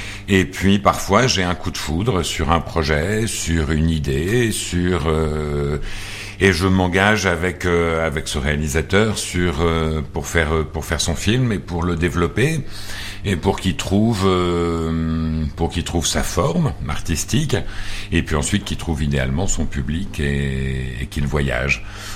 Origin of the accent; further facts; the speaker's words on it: Paris, Île-de-France, France; born there; je suis français, hein, et je suis né à Paris, les hasards de la vie.